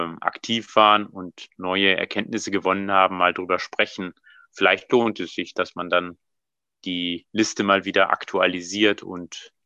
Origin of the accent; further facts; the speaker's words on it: Southern Germany, Germany; da hätte ich jetzt als Süddeutscher für manche Arten eine etwas andere Ansicht